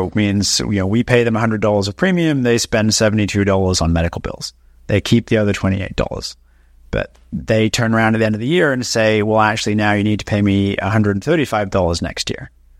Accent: United Kingdom; now in United States; I'm British originally

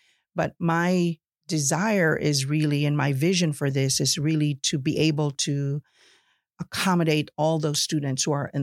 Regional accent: Chicago, Illinois, United States; I came from a large city. And the fact that I came from Chicago, to me already put a lot of preconceived, you know, notions or ideas about who I am.

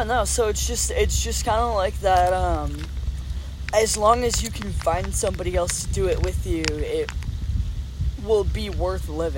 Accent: California, United States; I definitely get, like, an outsider's perspective being from up north and from the Bay

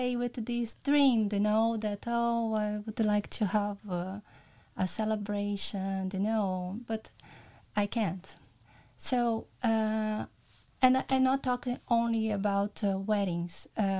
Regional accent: Brazil; English is a second language; now in Luxembourg; I came from Brazil

